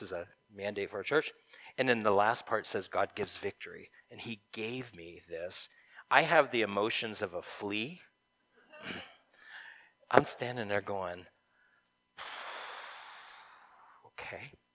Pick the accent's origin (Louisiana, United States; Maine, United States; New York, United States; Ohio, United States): Ohio, United States; "I'm from Ohio. I'm a pastor, you know, I have business, da, da, da."